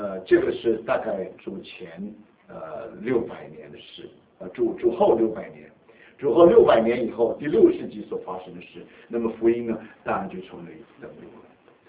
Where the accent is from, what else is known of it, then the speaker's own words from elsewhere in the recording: China; 对我们中国人来讲